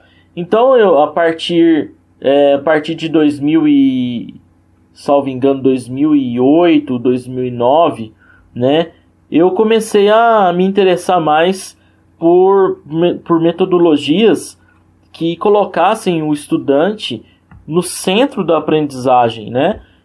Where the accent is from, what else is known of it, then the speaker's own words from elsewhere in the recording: Uberlândia, Minas Gerais, Brazil; né? Sou daqui de Uberlândia, Minas Gerais.